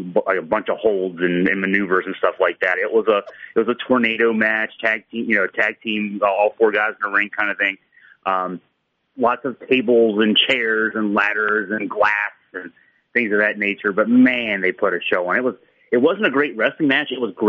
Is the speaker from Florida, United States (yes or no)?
no; Virginia, United States; I grew up in the Mid-Atlantic territory. I grew up in Virginia